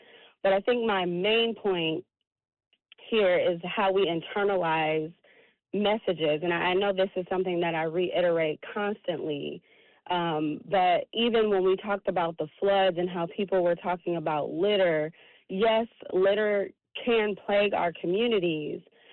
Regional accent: Milwaukee, Wisconsin, United States; I am from Milwaukee.

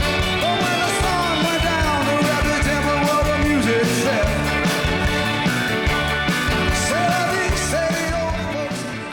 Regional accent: Marinette, Wisconsin, United States; I know you've been up to my hometown and played at Marinette.

